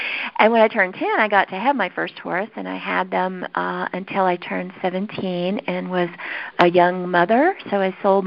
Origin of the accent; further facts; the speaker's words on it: Texas, United States; I'm from Texas, so I have all these weird pronunciations.